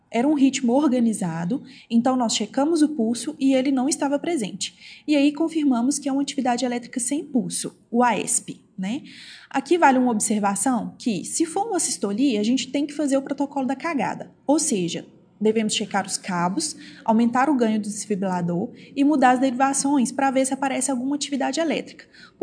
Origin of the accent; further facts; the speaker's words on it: Belo Horizonte, Minas Gerais, Brazil; eu me formei na Federal de São João del Rei, eu sou de Belo Horizonte